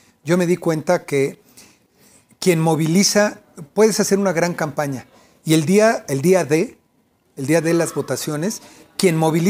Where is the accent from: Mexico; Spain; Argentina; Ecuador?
Mexico; México es enorme y es bello. Y lo que lo hace bello somos nosotros los mexicanos.